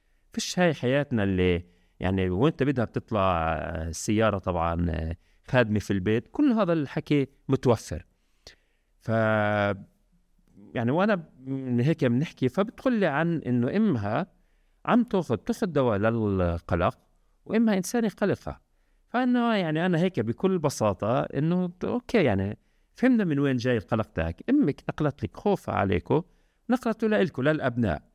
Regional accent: Palestine; فالأهل بيعرفوا أنه بكل لحظة ممكن إحنا كفلسطينيين

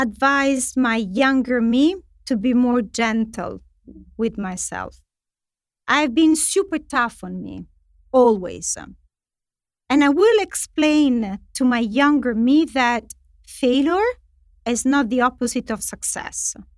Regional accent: Italy; Italy, which is my home country.

